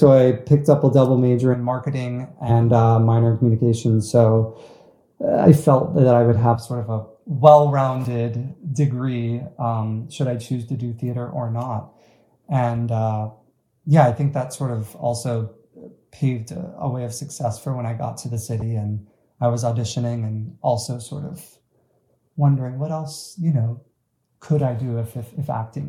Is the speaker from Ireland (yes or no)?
no; St. Petersburg, Florida, United States; I'm originally from St. Petersburg, Florida. There's a very big sort of arts presence there